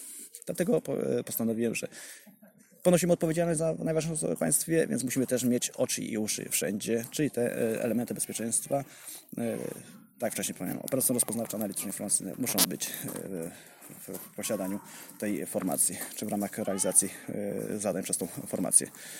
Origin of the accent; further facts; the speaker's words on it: Lesser Poland, Poland; pochodzę tutaj po sąsiedzku z Podhala, bo jestem rodowinnym góralem, więc jestem taki zero-jedynkowy i zdeterminowany mocno.